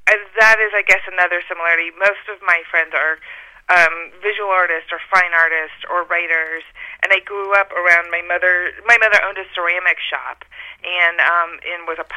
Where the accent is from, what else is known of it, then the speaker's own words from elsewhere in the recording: Houston, Texas, United States; than I had back in the day when I was growing up in Houston.